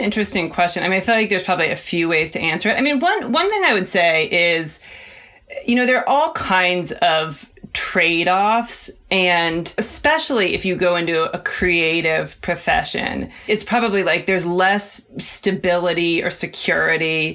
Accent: Cincinnati, Ohio, United States; Cincinnati, Ohio.

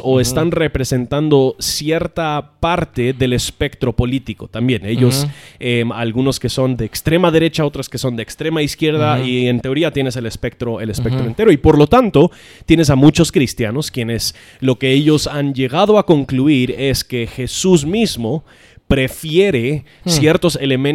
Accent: United States; Obviamente en los Estados Unidos, yo soy gringo, para los que no saben.

